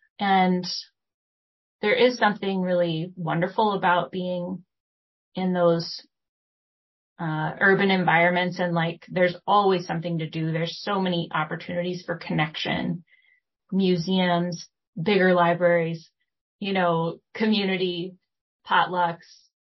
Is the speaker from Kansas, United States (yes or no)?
yes; Winfield, Kansas, United States; I grew up in Winfield. It's like a small town in southeast Kansas. It's famous for bluegrass.